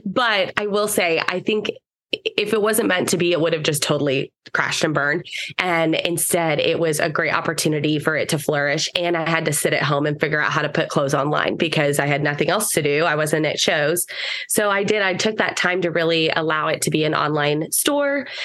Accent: Dallas, Texas, United States; So like you said earlier, I'm born and raised in Dallas. I've always lived in DFW.

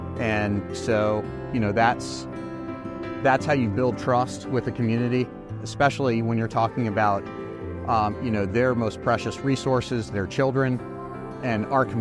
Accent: Washington, District of Columbia, United States; Originally, I'm from Washington, D.C. So I grew up in Washington, had a great experience.

